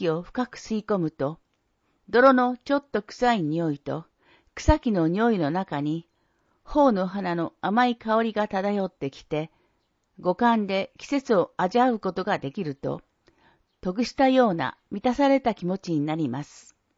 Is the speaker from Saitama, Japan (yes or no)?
yes; Saitama, Japan; now in Tokyo, Japan; 埼玉の住宅街で生まれ育ち、東京に出た私にはそれが普通でした。